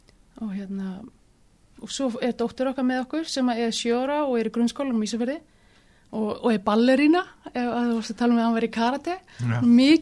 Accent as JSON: {"language": "Icelandic", "country": "Sweden", "tie": "born or raised there", "moved": "as an adult", "lives_now": "Ísafjörður, Iceland", "said": "ég ólst upp í Svíþjóð og var þar alveg kláraði menntaskólan þar og kom þá til Íslands og fór þá hingað til Ísafjarðar eftir menntaskóla"}